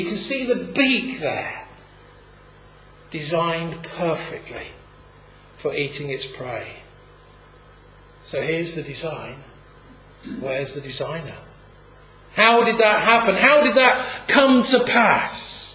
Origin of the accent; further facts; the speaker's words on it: East of England, United Kingdom; I grew up in East Anglia, and there's a lot of the washers out in East Anglia